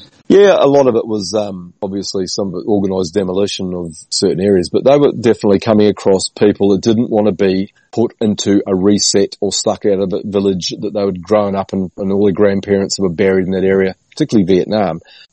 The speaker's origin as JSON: {"language": "English", "country": "New Zealand", "tie": "born or raised there", "said": "back growing up in New Zealand, we were allowed to, buy fireworks and blow things up."}